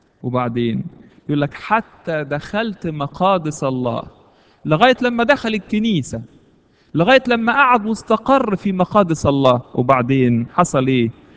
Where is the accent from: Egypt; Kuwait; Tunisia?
Egypt; واحنا لما تربينا في مصر على المحافظة وتربينا على الصح والغلط والحلال والحرام